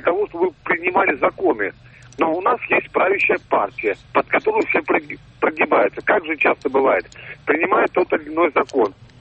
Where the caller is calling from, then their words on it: Saint Petersburg, Russia; Петербург.